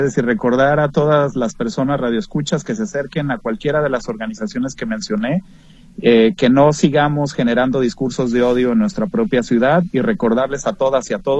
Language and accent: Spanish; Mexico; siempre nosotros como mexicanos a nivel comunidad y gobierno exigimos